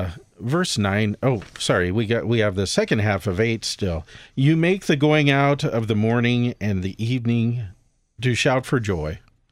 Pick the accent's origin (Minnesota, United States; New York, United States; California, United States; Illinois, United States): California, United States; I grew up in Southern California. We always got our water from the Colorado River.